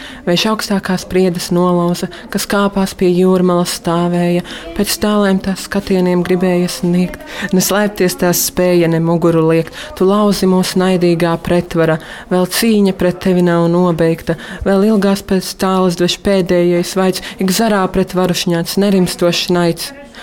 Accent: Rudzāti, Līvāni Municipality, Latvia; un es esmu no Rudzēta pagasta.

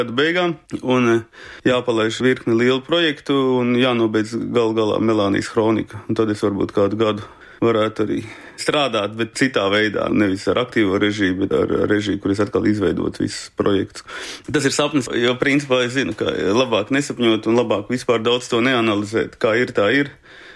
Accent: Riga, Latvia; Jā, nu, es esmu dzimis Rīgā, rīdznieks, bet visi man ģimene celsies no Latgales

